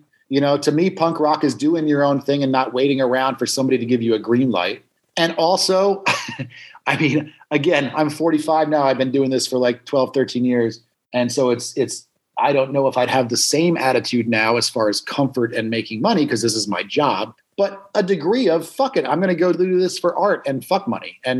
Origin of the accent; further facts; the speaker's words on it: Hudson Valley, New York, United States; man, that's wild because I grew up in the Hudson Valley.